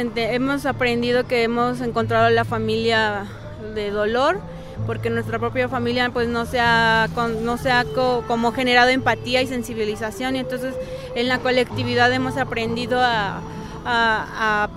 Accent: Ecatepec, State of Mexico, Mexico; nosotros somos de aquí, de Catepec, de Estado de México

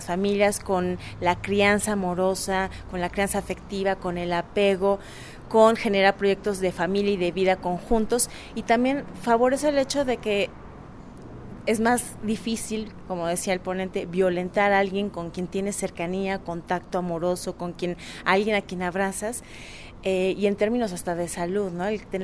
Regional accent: Mexico; en una sociedad como la mexicana y en el pueblo mexicano. Somos, y se ha dicho en muchos espacios, somos una cultura machista

